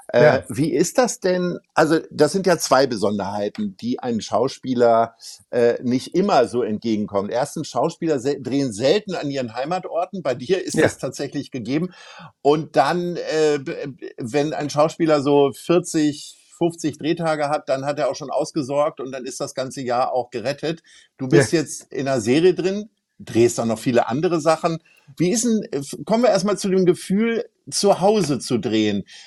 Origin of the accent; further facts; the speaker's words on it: Hamburg, Germany; wir als Hamburger wissen, dass das nicht stimmt